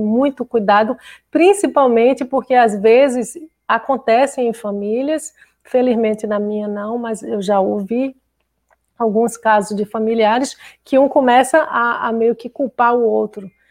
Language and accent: Portuguese; Recife, Pernambuco, Brazil; Por exemplo, em Pernambuco, eu sou do Recife